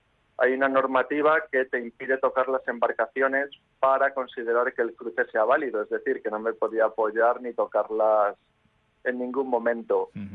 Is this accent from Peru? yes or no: no; Málaga, Andalusia, Spain; born there; yo soy malagueño de nacimiento, ciudad costera.